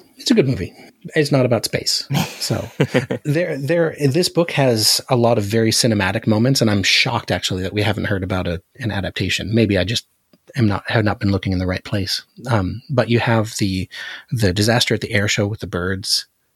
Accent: Alaska, United States; And since we grew up in Alaska, we're used to what a normal garden variety earthquake feels like.

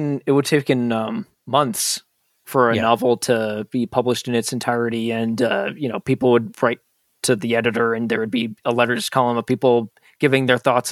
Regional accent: New Jersey, United States; Again, I'm from Jersey.

